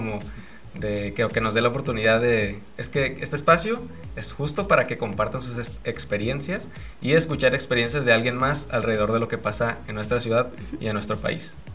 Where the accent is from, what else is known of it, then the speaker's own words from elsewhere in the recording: Tijuana, Baja California, Mexico; todos los que somos de aquí de Tijuana sabemos que la vía rápida en realidad ya no es vía rápida.